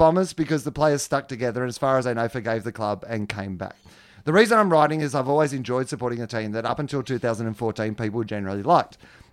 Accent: Perth, Western Australia, Australia; Secondly, I'm from Perth and hate Western Australian teams.

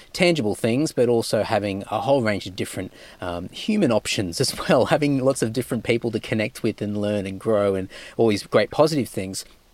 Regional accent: Cunnamulla, Queensland, Australia; also born or lived in Emerald / Rockhampton; When I was a kid, I grew up in Cunnamulla, which was like 10 hours west of Brisbane, and I lived a little while in Emerald in central Queensland, and Rockhampton, which is a little bit a bigger town.

